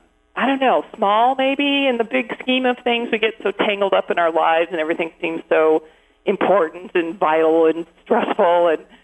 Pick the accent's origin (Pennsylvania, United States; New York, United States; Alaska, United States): Alaska, United States; Juneau; I am fortunate to be working in the visitor industry in basically my hometown. My family moved to Alaska in 1968. So I have watched Juneau and Alaska change over the years.